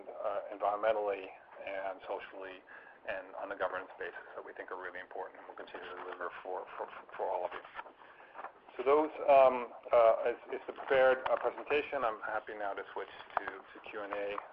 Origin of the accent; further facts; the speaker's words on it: United States; I'm American, you can probably tell from my accent